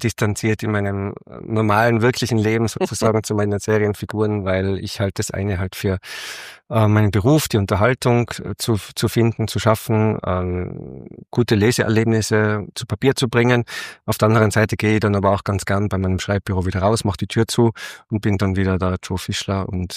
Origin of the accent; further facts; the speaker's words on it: Austria; eigentlich bin ich doch Österreicher